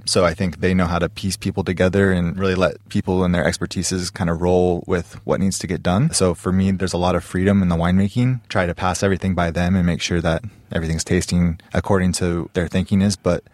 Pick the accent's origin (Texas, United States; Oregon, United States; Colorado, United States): Oregon, United States; I was born and raised in Oregon, the Willamette Valley.